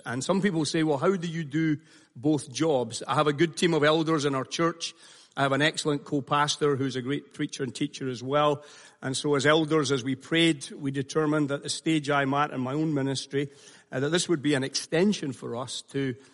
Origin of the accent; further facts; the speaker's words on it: Glasgow, Scotland, United Kingdom; born there; the city that I was born in Scotland, in the city of Glasgow.